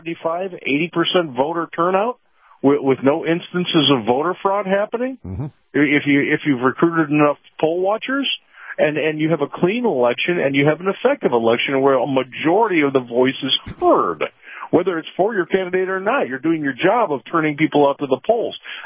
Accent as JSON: {"language": "English", "region": "Illinois", "country": "United States", "tie": "born or raised there", "said": "I grew up in DuPage County, which during the day back in the 80s and most of the way through the 90s was a solidly red county, the sixth most Republican county in the country."}